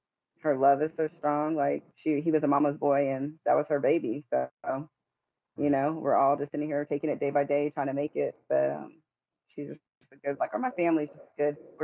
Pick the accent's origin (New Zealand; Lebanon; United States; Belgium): United States; Killeen, Texas; We grew up here in Killeen, Texas.